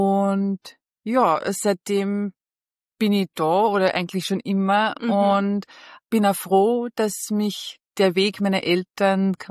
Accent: Austria; first language Bosnian; German is a second language; Und zwar sage ich immer, ich bin Österreicherin mit bosnischen Wurzeln.

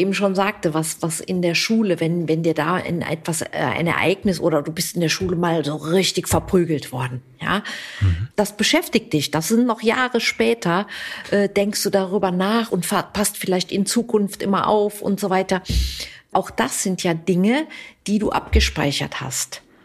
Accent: Rhineland, Germany; Bin ja Rheinländer, jeder Jeck ist anders

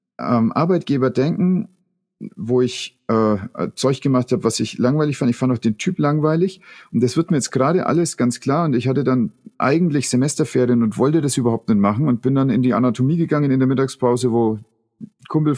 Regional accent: Schleswig-Holstein, Germany; also born or lived in Bremerhaven; Also meine Frau und ich haben eine Zeit lang in Bremerhaven gelebt und dann wollten wir weiter nach Norden, wir kommen aus Schleswig-Holstein

